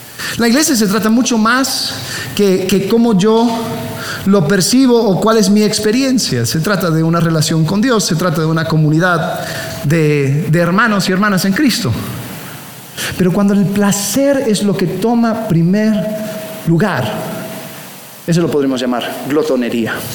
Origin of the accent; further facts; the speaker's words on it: Miami, Florida, United States; Creciendo en Miami, yo pude ver, Miami es una ciudad interesante